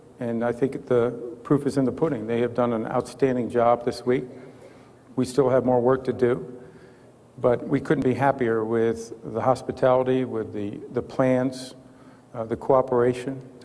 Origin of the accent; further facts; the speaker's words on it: New York, United States; I'm from Western New York. I love Ralph Wilson Stadium